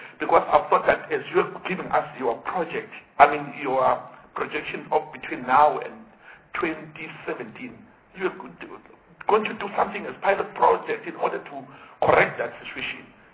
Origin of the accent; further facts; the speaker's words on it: Bethlehem, Free State, South Africa; In the rural, I'm a rural boy, of course. I'm from Bethlehem, Zambanin.